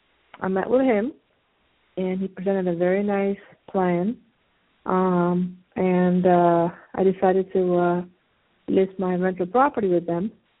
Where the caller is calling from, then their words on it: Pennsylvania, United States; Yes, I'm calling from Pennsylvania.